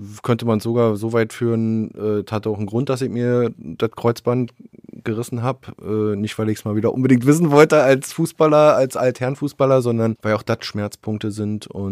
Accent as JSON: {"language": "German", "region": "Berlin", "country": "Germany", "tie": "born or raised there", "said": "als Berliner, als gebürtiger Berliner"}